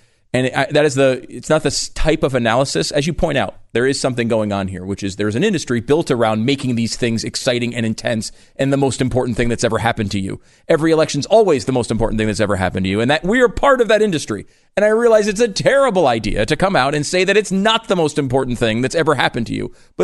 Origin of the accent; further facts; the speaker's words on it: Connecticut, United States; I grew up in Connecticut. I don't think I've ever had a tough day in my life.